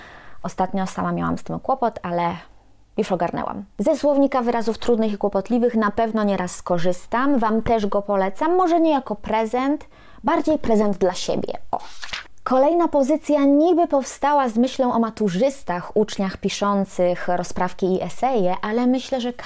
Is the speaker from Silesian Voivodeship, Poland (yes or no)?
no; Kraków, Lesser Poland, Poland; usłyszawszy, że jestem z Krakowa